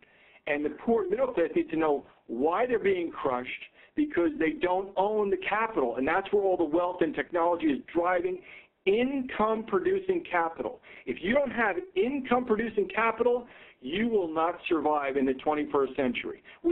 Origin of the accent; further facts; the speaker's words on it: Newark, New Jersey, United States; But I grew up in the hood. I grew up in Newark, New Jersey, all right?